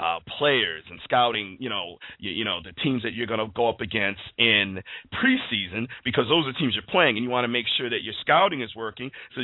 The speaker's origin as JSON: {"language": "English", "country": "Australia", "said": "I'm an Australian fan, and although I follow the Redskins, I am not anti-Dallas."}